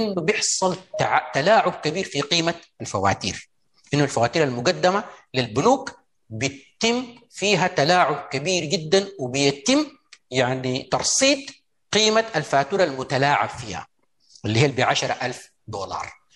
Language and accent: Arabic; Sudan; النظام الجمركي عندنا في السودان